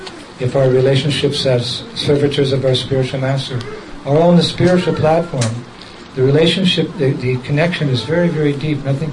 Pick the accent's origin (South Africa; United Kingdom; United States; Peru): United States; Palo Alto, California; Yeah, we're all from California. I was born 3 miles from here, in Palo Alto.